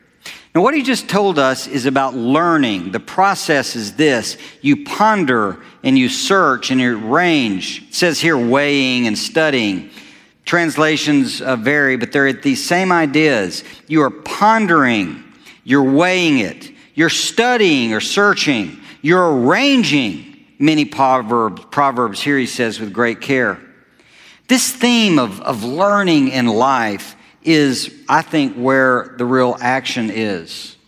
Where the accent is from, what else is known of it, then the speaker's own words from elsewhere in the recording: Alabama, United States; Now, I grew up in Alabama.